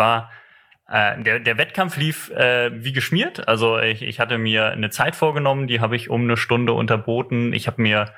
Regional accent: Eifel, Germany; im Harz, in der Eifel, wo ich herkomme, gibt es wunderschöne Trails

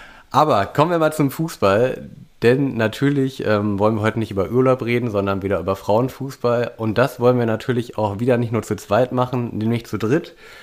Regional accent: Thuringia, Germany; born there; ich bin ja tatsächlich in Thüringen geboren auch.

